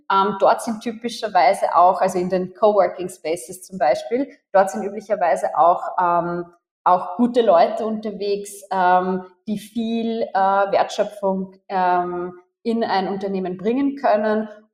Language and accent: German; Burgenland, Austria; now in Hong Kong; Ich bin im Südosten Österreichs, im Südburgenland aufgewachsen